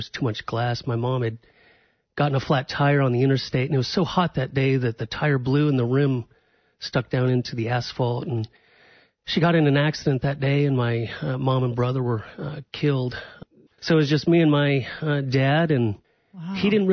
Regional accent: Charleston, Illinois, United States; I was born and raised in Charleston, Illinois. It's about 3 hours south of Chicago, out in the cornfields, but it's home. Growing up, I was an only child.

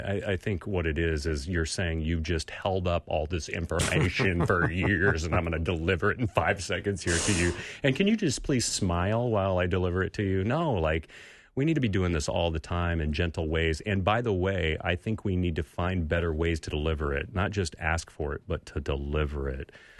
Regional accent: California, United States; and I grew up in California where everybody gives you feedback to your face, you know.

